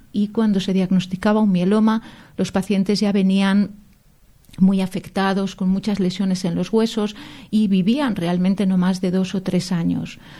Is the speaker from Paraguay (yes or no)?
no; Zamora, Castile and León, Spain; Nací en Zamora, pues exactamente hace 55 años y medio, más o menos.